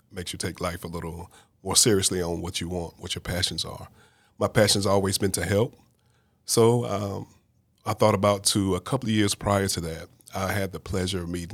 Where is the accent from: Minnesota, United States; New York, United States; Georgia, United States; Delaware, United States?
Georgia, United States; Cairo; I am originally from South Georgia, a little small town called Cairo, spelled like Cairo, but pronounced Cairo, known for syrup, believe it or not.